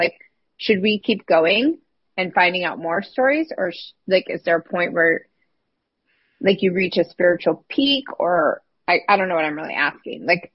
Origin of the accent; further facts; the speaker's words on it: Illinois, United States; I grew up in Illinois in farm country and my entire life, I was like, I mean, as a kid, I was like, why am I not in Paris?